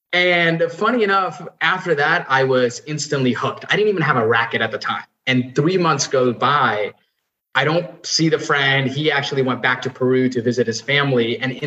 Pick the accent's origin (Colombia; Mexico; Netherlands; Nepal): Nepal; now in United States; So I was born and raised in Nepal, moved to the US in 2006.